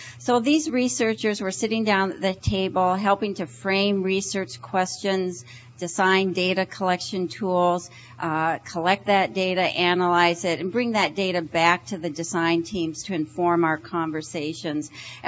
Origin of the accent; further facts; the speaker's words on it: Minneapolis, Minnesota, United States; And I'm from the Minneapolis-St. Paul area in Minnesota.